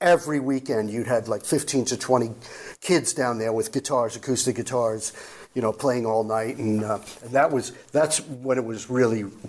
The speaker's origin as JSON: {"language": "English", "region": "New York", "country": "United States", "tie": "born or raised there", "said": "yeah, I grew up in New York and all my friends surfed."}